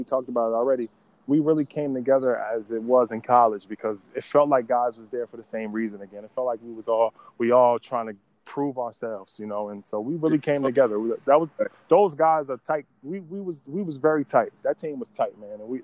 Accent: New Jersey, United States; Like, I'm from Jersey, small town. Like, we don't really travel much, you know.

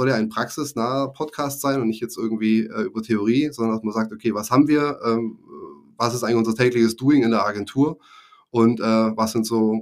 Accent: Bavaria, Germany; accent: Swabian; Hochdeutsch oder Schriftdeutsch zu sprechen, weil Vater aus dem Rheinland, Mutter aus dem Allgäu, in einem kleinen 700-Seelendorf aufgewachsen in Bayern

